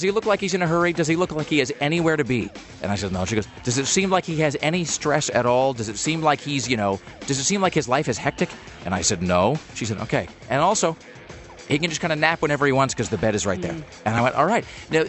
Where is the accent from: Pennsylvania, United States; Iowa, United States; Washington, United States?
Washington, United States; Kennewick; My next door neighbor growing up in Kennewick, she collected mouse figurines.